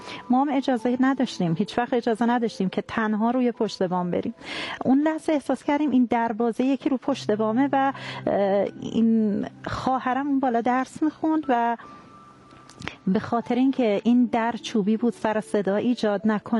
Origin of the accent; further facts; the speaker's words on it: Isfahan, Iran; متولد 1349، اصالتاً اصفهانی هستم و ساکن اصفهان،